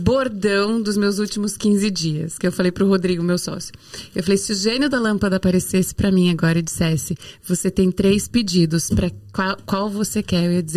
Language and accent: Portuguese; São Paulo, Brazil; Então eu voltei, eu sou paulista, queria voltar para São Paulo.